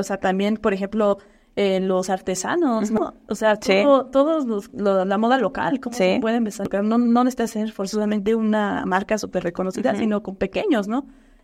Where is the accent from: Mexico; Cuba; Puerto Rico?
Mexico; es nuestra vestimenta, es lo que nos identifica sí. como mexicanos?